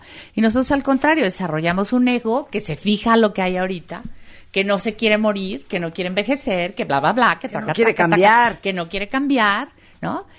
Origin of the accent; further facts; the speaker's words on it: Mexico; porque soy mexicana y porque sé lo que mi país necesita.